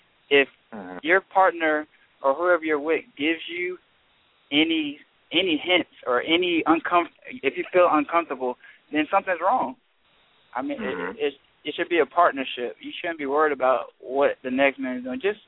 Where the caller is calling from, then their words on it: Tampa, Florida, United States; I'm calling from Tampa, Florida.